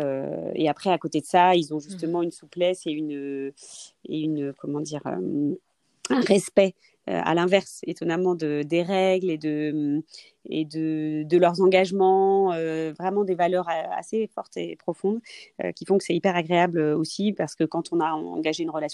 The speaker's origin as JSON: {"language": "French", "country": "France", "moved": "as an adult", "said": "parce que voilà, je venais de France aussi."}